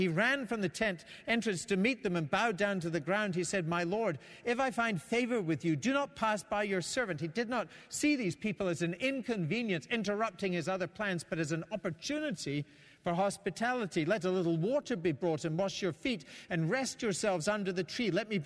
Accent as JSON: {"language": "English", "region": "Scotland", "country": "United Kingdom", "said": "When I go back to my home country of Scotland"}